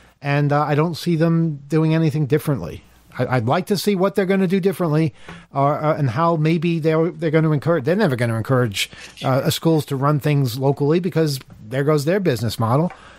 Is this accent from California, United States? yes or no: no; Queens, New York, United States; I grew up in Queens too.